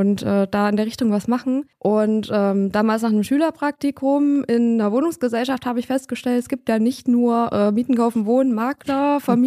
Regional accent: Thuringia, Germany; Also wir kommen beide tatsächlich nicht aus Gera, aber aus der Umgebung.

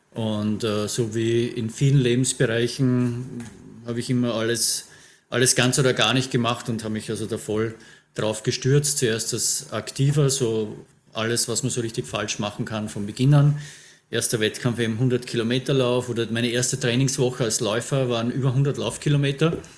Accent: Innsbruck, Tyrol, Austria; born there; now in Vienna, Austria; lebend in Wien, geboren während der Olympischen Spiele 1964 in Innsbruck. Das heißt, wenn ich einen Wettkampf starten würde, mittlerweile in der M60 startberechtigt.

